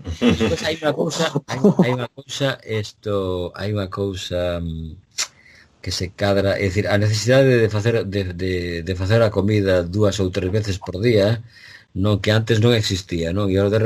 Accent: Galicia, Spain; moved away as an adult; é un exilio porque non cheguei a ter traballo na miña terra

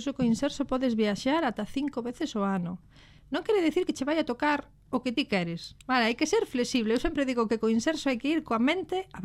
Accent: Magalofes, Galicia, Spain; Sí, son de Magalofes de toda a vida.

